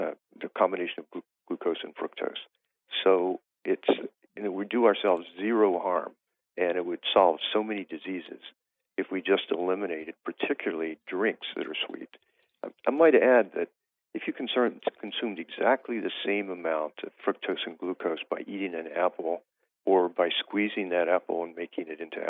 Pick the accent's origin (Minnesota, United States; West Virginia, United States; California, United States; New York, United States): West Virginia, United States; I grew up in West Virginia, and I noticed that a lot of my friends and relatives were gaining dramatic amount of weight.